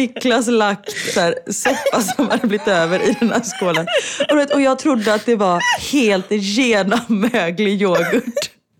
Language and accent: Swedish; Sweden; Det kanske finns hemma i Sverige också.